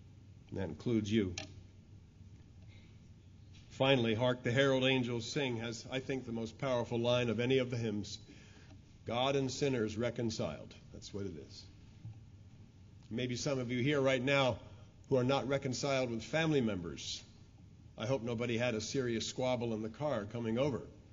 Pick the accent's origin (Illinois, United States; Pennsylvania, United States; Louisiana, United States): Pennsylvania, United States; Philadelphia; I grew up in Philadelphia, and I was too young at that time to understand what a rescue mission was